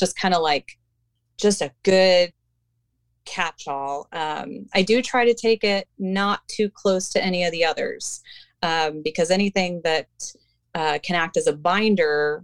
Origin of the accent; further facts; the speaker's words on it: St. Louis, Missouri, United States; growing up in St. Louis, which has a lot of lead, there were lead smelters in St. Louis